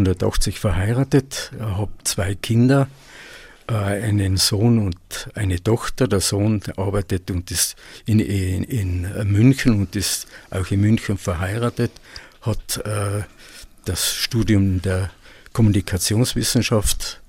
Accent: Sillian, Tyrol, Austria; Ja, ich bin in Siljan geboren, also im Jahre 1952 und in Siljan auch aufgewachsen.

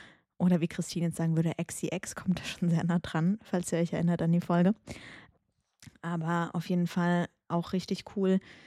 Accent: Saarland, Germany; ich komme ja aus dem Saarland, die kommen auch aus dem Saarland.

